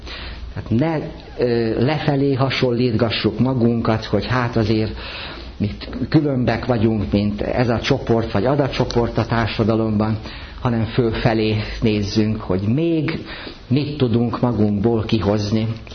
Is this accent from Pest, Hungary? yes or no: no; Kiskunfélegyháza, Bács-Kiskun, Hungary; Én Kiskunfélegyházán nőttem föl, ugye Kecskemét, ez nem messze egy 30 ezres kisváros